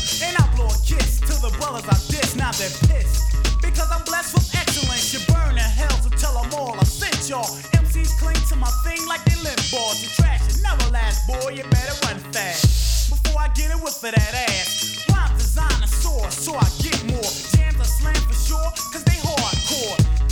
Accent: Philadelphia, Pennsylvania, United States; and my hometown Philly, and the rest of the hilltop hustlers.

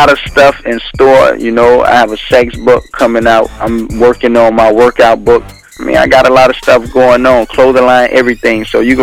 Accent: Miami, Florida, United States; Well, I mean, I'm from Miami, Florida, you know what I'm saying?

